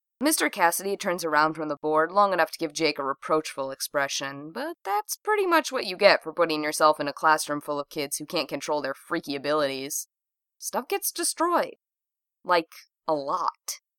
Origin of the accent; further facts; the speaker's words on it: United Kingdom; accent: British; I apologize for my British accent a lot.